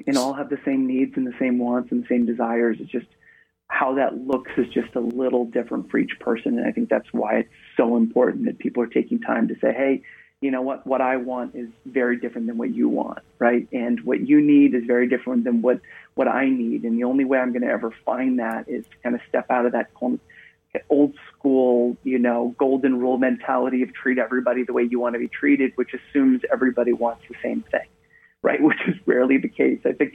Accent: Yarmouth, Maine, United States; now in Santiago, Chile; I'm actually a Mainer. I'm actually from Yarmouth originally. I'm actually based in Santiago, Chile. So I'm from Maine originally, but I actually haven't lived in the U.S.

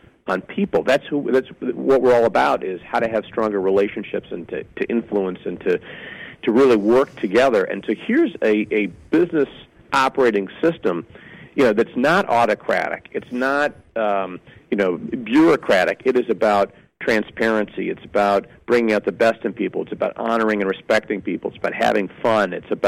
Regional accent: Detroit, Michigan, United States; I came from the Detroit area. I had a front row seat kind of watching the transformation of Ford and so forth.

